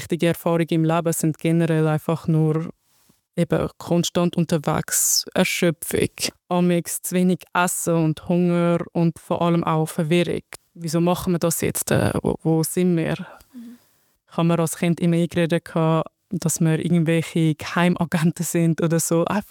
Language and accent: German; Iraq; German is a second language; Und ich habe gewusst, etwas stimmt nicht aus dem Land, wo ich komme, dort, wo ich geboren bin.